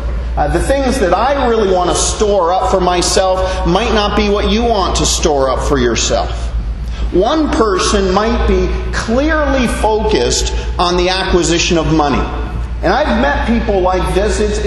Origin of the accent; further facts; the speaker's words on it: Canada; now in Bahamas; As a Canadian citizen living in the Bahamas, I try to live as a Bahamian.